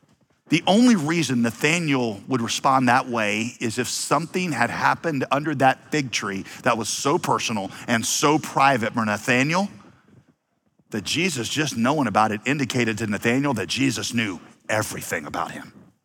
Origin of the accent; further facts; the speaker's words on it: Wheeling, West Virginia, United States; now in Yadkinville, United States; I'm from Wheeling, West Virginia, and she is from Andalusia, Alabama. Can anything good come out of Wheeling, West Virginia or Andalusia, Alabama?